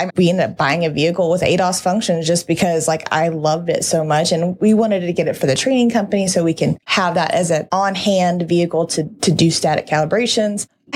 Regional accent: Tulsa, Oklahoma, United States; No, we actually drove because we're from Tulsa. So it's only a 3.5 hour drive.

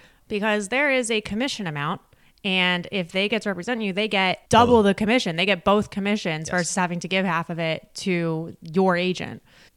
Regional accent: Delaware County, Pennsylvania, United States; I'm from Delco. I remember your first store.

